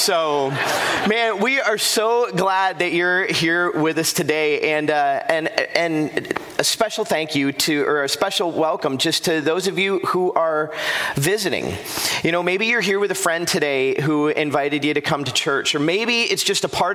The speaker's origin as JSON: {"language": "English", "region": "Florida", "country": "United States", "tie": "born or raised there", "said": "And I grew up in South Florida."}